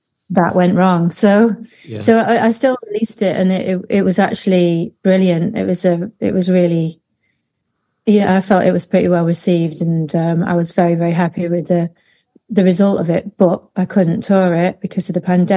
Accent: North East England, United Kingdom; now in London, United Kingdom; I've lived in London for about 20 years, but I'm originally from Teesside.

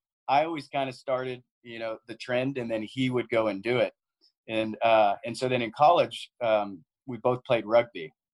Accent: Austin, Texas, United States; So our Texas episode, because we're from Austin, so like, let's start in our backyard of Texas.

